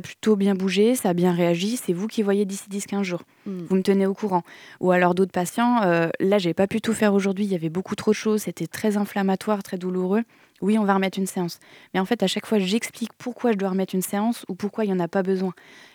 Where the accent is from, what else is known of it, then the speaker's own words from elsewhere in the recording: Cholet, Pays de la Loire, France; now in Nantes, France; Parce que donc moi je viens de Cholet